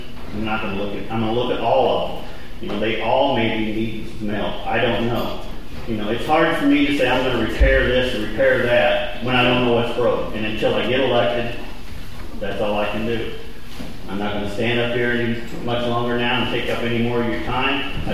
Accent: Litchfield, United States; I was born and raised in Litchfield. My mom and dad were Jim and Darlene.

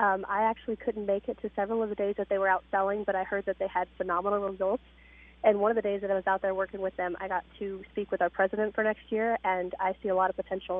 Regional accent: Carlinville, Illinois, United States; I am from Carlinville.

